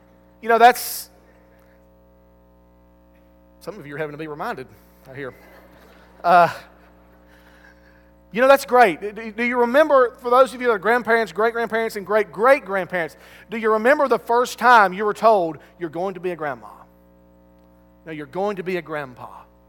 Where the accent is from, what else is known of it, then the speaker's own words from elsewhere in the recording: Valdosta, Georgia, United States; Many of you also know that I'm from Valdosta, me and my wife both, born and raised in Valdosta.